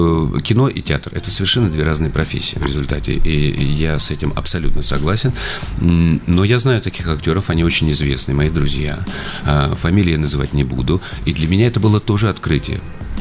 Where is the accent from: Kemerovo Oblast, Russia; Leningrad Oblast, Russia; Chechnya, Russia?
Kemerovo Oblast, Russia; Kemerovo; also born or lived in Omsk; Я кемеровчанин, кратко. Я родился в Омске.